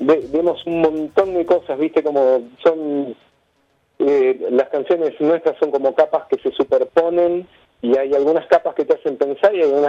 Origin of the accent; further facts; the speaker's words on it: Buenos Aires, Argentina; Porque yo me crié en Palermo, actualmente vivo en Boedo.